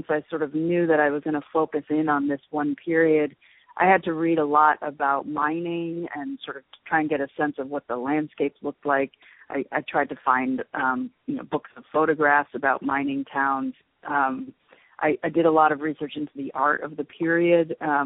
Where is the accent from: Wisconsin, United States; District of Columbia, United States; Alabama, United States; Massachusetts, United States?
Massachusetts, United States; Newton; Yes, I grew up in Newton.